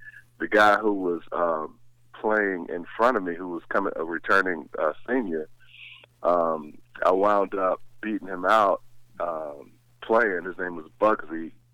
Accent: Chicago, Illinois, United States; Who we grew up in Chicago, and we used to play football in the front yard.

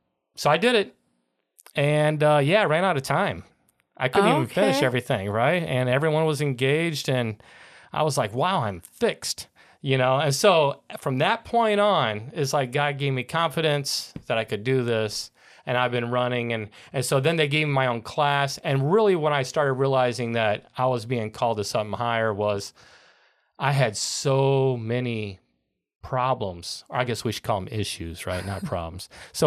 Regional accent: Illinois, United States; moved away as an adult; also born or lived in New Jersey; now in Melbourne, United States; Yeah, I'm from Illinois originally.

